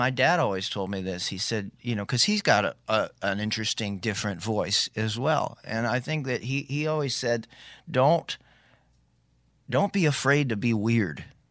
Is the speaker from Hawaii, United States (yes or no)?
yes; Hawaii, United States; which I grew up in Maui.